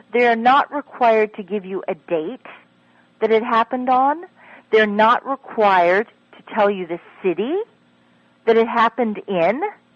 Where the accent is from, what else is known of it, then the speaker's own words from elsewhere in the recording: Maryland, United States; But I want you all to know that in my home state of Maryland